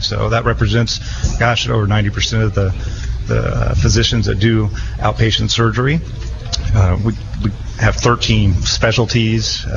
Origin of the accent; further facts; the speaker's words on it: California, United States; I grew up in California, moved around a little bit. My dad was in the Air Force, but pretty much California, born and raised.